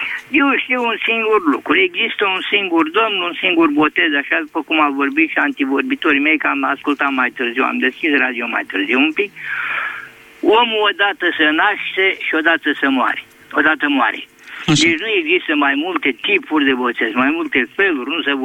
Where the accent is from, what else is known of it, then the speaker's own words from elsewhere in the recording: Bucharest, Romania; sunt din București